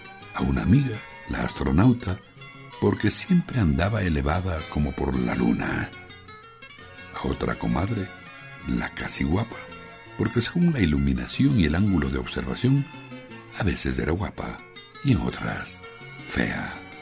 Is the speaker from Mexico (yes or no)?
no; Corme, Galicia, Spain; cuando vuelvo a Corme, mi pueblo natal, y me reencuentro con los amigos de mi niñez